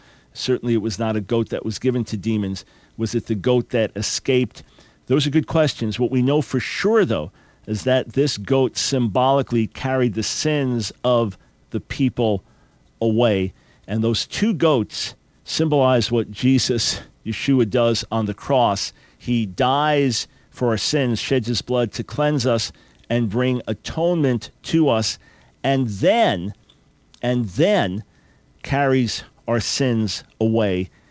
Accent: New York, United States; New York is, that's my hometown. So we've got special roots in New York, and I love going back out there.

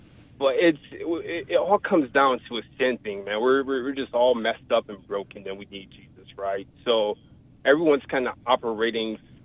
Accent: Detroit, Michigan, United States; So, yes, so growing up in Detroit, I mean, Detroit has a big problem with race.

